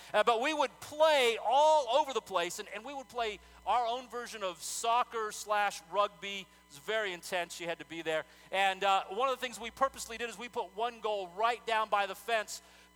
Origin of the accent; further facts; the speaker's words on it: El Paso, Texas, United States; When I was growing up in El Paso, Texas, I went to Scottsdale Elementary first, and then later on to Eastwood Heights Elementary.